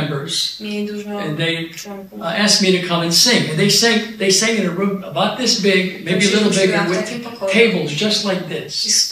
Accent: United States; And so I was supposed to be in Poland, but I grew up in America. But God sent me back to Poland, the job is not over.

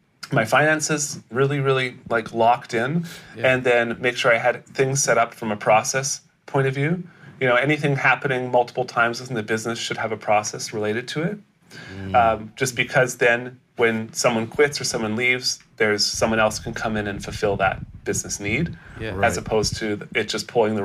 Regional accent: Canada; you know I'm born in Canada. Born in Canada, great parents. You know, not a lot of like hardships growing up.

